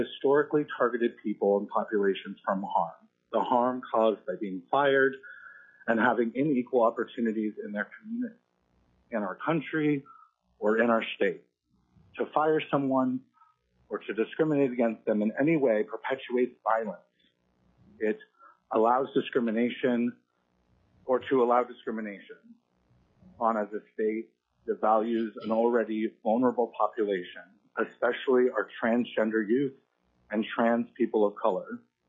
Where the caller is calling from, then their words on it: Anchorage, Alaska, United States; I'm calling from Anchorage.